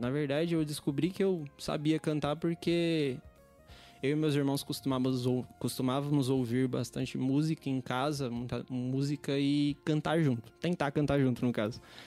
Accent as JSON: {"language": "Portuguese", "town": "Guarulhos", "region": "São Paulo", "country": "Brazil", "tie": "born or raised there", "said": "Eu sou de Guarulhos, desde nascença mesmo. Nascido e crescido em Guarulhos."}